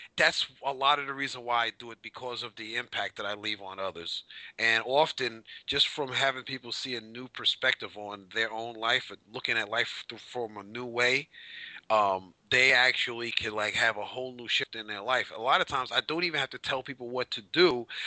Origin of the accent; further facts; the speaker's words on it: Bronx, New York, United States; I'm the love coach. And a little bit about my background. I am from the Bronx, go Yankees.